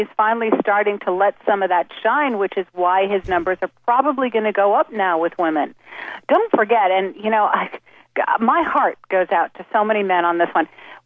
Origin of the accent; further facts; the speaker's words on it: New York City, New York, United States; now in Connecticut, United States; I grew up in New York City.